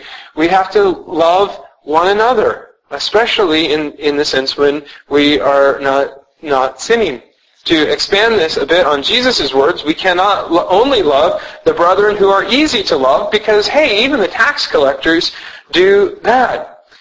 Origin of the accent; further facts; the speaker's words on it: Iowa, United States; and I grew up in Iowa